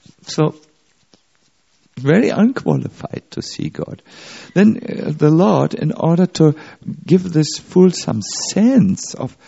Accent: Germany; English is a second language; I'm from Germany. Germans are the best football players.

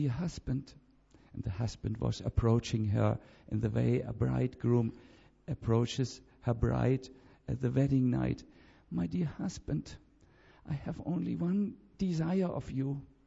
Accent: Sweden; English is a second language; I will now tell you, because I'm from Sweden, a story from Sweden, which is so true.

